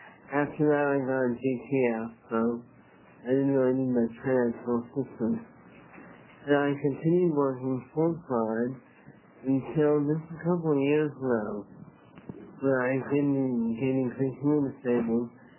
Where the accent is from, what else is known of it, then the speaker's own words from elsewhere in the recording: Eugene, Oregon, United States; I'm from Eugene.